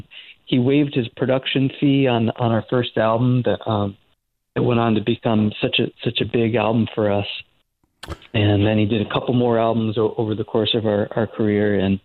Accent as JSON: {"language": "English", "town": "Storrs", "region": "Connecticut", "country": "United States", "tie": "born or raised there", "said": "I grew up in Storrs, which is where UConn is, and Paul's Pizza, and get pizza there."}